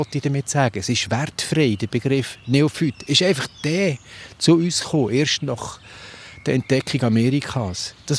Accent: Switzerland; Wir haben bei uns in der Schweiz 4 von diesen Impatiens-Arten, von diesen Springkräutern.

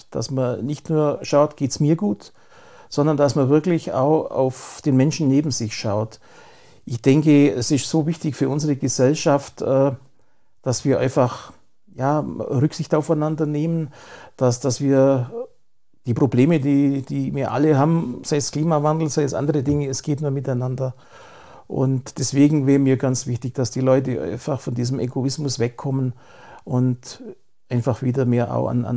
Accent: Memmingen, Bavaria, Germany; born there; da gibt mir natürlich das Herz auf als gebürtiger Memminger

